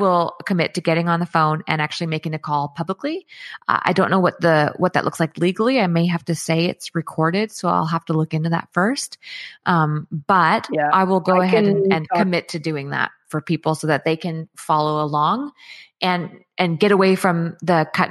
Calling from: Chilliwack, British Columbia, Canada; I'm in British Columbia in Chilliwack.

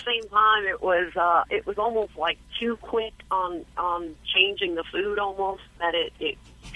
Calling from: Jacksonville, Florida, United States; Jacksonville, Florida.

